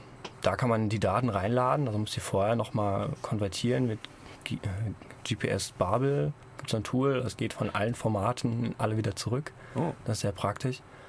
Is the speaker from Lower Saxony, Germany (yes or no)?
no; Ingelheim, Rhineland-Palatinate, Germany; Also ich komme aus Ingelheim und da habe ich schon ein bisschen was gemappt.